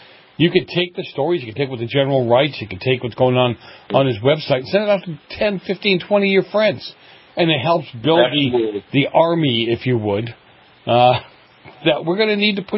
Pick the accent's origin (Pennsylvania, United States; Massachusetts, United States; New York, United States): Massachusetts, United States; Boston; I remember years and years ago growing up in Boston